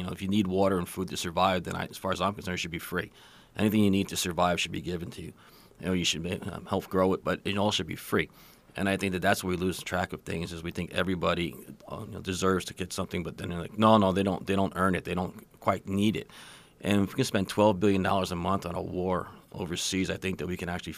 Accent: Brooklyn, New York, United States; also born or lived in Scotland; I grew up in Brooklyn. Mm. I was born in Scotland, but I grew up in Brooklyn.

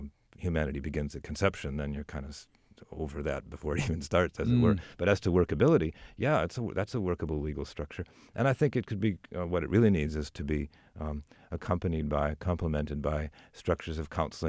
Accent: Wisconsin, United States; also born or lived in North Carolina; I grew up in Wisconsin, but but I live in North Carolina for 20 years.

